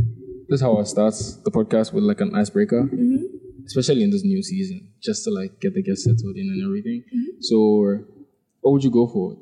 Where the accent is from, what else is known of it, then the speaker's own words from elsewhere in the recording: Accra, Greater Accra, Ghana; I'm a Ga. I'm from Accra, the capital.